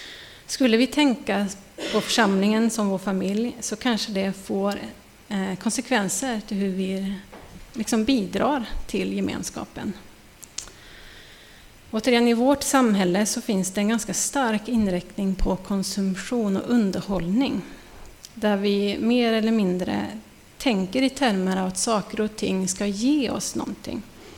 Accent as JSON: {"language": "Swedish", "region": "Norrland", "country": "Sweden", "said": "jag kommer ju från norra Norrland, det är en bit att åka."}